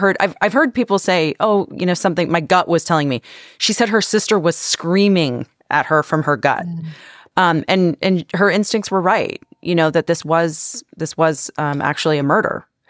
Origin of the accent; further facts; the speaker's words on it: Barrie, Ontario, Canada; that was the station that I worked at, an hour from my hometown in Barrie, Ontario.